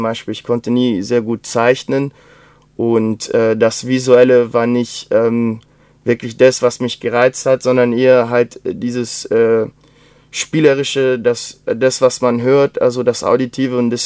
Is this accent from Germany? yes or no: no; Rio de Janeiro, Brazil; Also ich bin in Rio geboren, und ich habe auch den größten Teil meiner Kindheit dort verbracht.